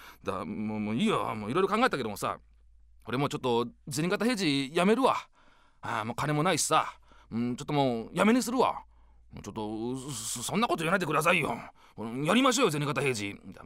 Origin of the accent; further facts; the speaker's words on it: Kansai, Japan; そうですね、なんかやっぱもともと関西出身なんで